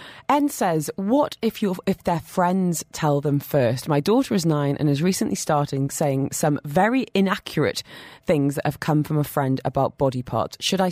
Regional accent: United Kingdom; I say this as a British person who has a very British husband

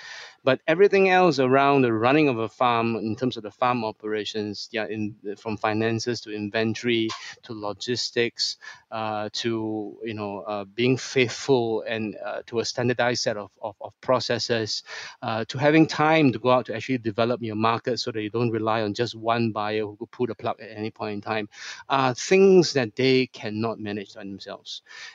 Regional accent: Singapore; I'm in Singapore. I'm a Singaporean.

